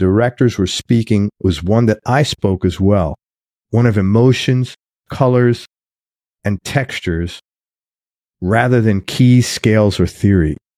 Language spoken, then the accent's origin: English; New York City, New York, United States; Now, part of that is just growing up in New York City